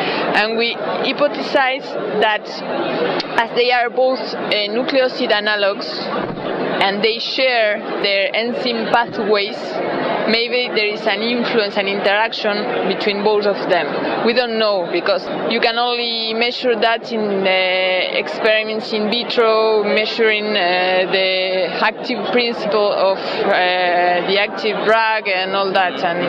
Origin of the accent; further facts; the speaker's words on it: Spain; from Spain.